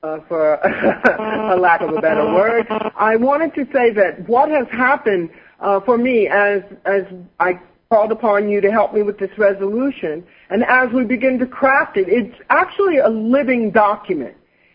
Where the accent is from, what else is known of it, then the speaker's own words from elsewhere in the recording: New Jersey, United States; You're from Philadelphia. I'm from New Jersey.